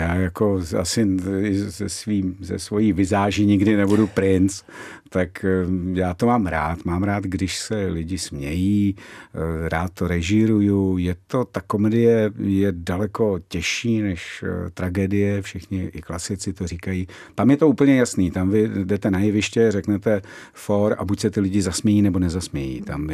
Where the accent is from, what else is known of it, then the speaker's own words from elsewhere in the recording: Moravia, Czechia; Ne, my jsme z Moravy, takže ono je to přece jenom kousek z ruky.